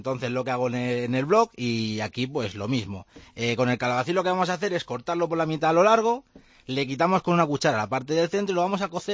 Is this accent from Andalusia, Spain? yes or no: yes; Jaén, Andalusia, Spain; porque dije que era de mi tierra, que es Jaén